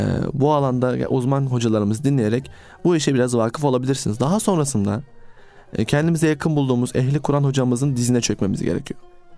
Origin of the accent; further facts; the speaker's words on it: Istanbul, Turkey; benim Allah nasip etti kendim İstanbul gibi ilimde derya olan bir şehirde büyüdük.